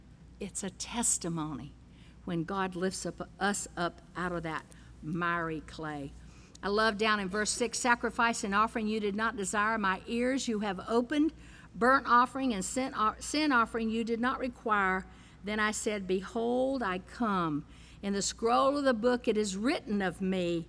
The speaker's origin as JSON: {"language": "English", "region": "Louisiana", "country": "United States", "tie": "born or raised there", "said": "When I was a little girl living in Louisiana, I was born in Louisiana"}